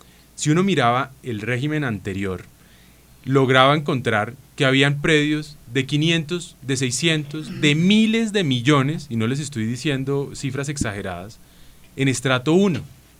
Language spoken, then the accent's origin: Spanish; Bogotá, Colombia; nosotros como bogotanos